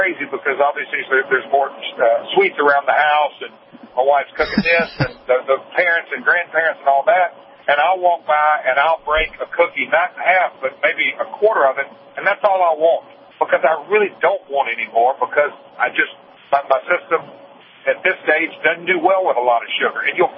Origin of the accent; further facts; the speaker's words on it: the South, United States; just like you, Doc, we were raised in the South on sweet tea